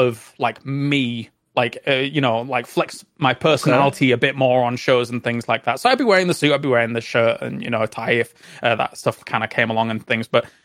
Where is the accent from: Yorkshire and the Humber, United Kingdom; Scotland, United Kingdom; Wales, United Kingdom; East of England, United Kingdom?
Yorkshire and the Humber, United Kingdom; so I grew up in North Yorkshire, and as you're fully aware, a lot of people don't sound like this in North Yorkshire.